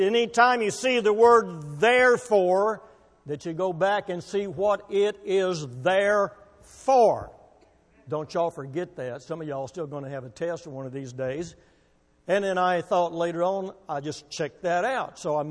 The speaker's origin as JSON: {"language": "English", "town": "Waco", "region": "Texas", "country": "United States", "tie": "born there", "said": "I was born in Waco"}